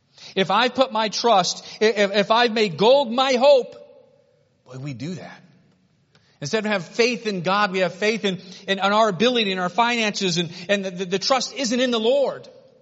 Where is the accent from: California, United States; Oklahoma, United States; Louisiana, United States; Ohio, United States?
Ohio, United States; Cleveland; I grew up in Cleveland. We don't cross logs like this.